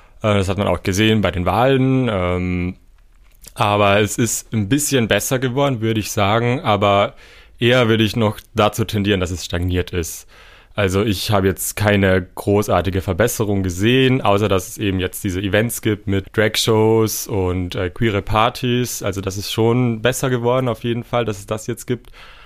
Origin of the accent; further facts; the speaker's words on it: Trentino-Alto Adige, Italy; Also ich komme ja selber aus dem Finchgau und ich habe zum Beispiel keine Leute aus dem Finchgau gesehen.